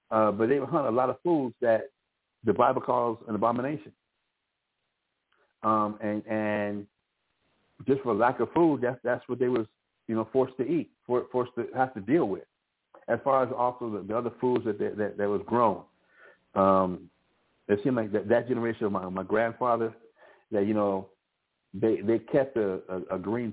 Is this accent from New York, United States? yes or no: no; Albuquerque, New Mexico, United States; I remember my father in the house we grew up in Albuquerque.